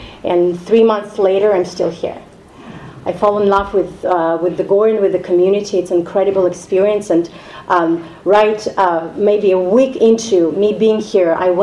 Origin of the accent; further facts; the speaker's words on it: Tajikistan; So, I'm from Tajikistan, and I'm going to talk a little bit more about that.